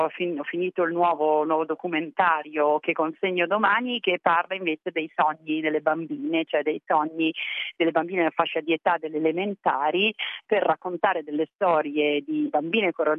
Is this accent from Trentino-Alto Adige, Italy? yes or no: yes; Trentino-Alto Adige, Italy; anch'io sono trentina e conoscevo questa valle